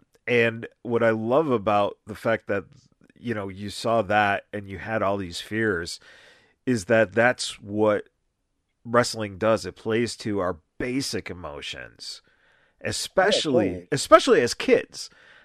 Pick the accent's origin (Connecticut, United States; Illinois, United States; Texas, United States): Illinois, United States; Chicago; And one of the coolest things was because I grew up in Chicago.